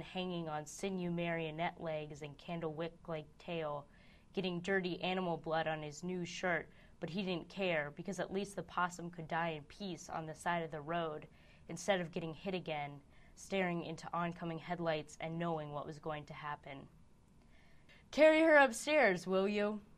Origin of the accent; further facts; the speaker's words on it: United States; because as an American, you can't say, 9/11 is irrelevant to me.